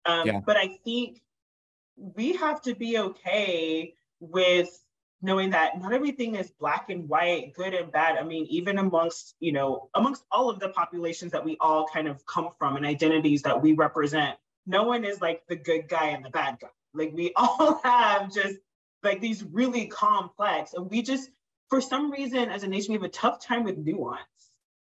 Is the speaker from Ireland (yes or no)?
no; Texas, United States; growing up in Texas, like the very little I learned about Latino history and even some of the animosity towards Latinos to this day